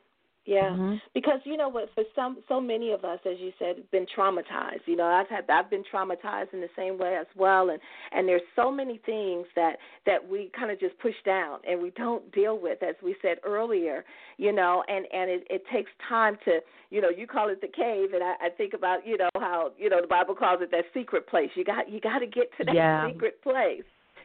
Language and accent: English; Chicago, Illinois, United States; Yes, I am. And Southside.